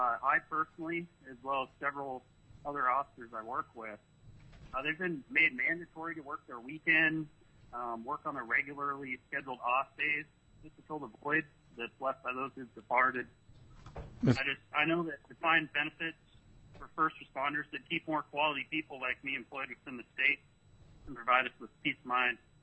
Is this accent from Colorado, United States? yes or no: no; Anchorage, Alaska, United States; I'm from Anchorage.